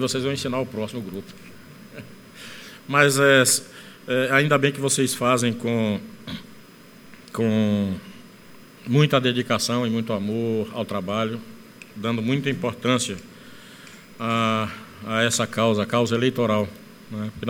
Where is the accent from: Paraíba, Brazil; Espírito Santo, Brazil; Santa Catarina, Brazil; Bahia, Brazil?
Bahia, Brazil; Eu venho da Bahia e outros estados são assim também.